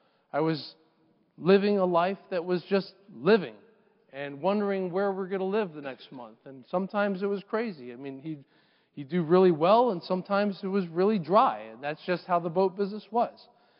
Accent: Florida, United States; And growing up in South Florida, you also come up with many things that, unfortunately, people start to get lost in.

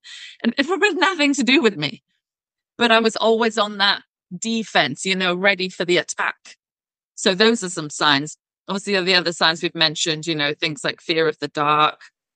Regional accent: United Kingdom; and I'm British.

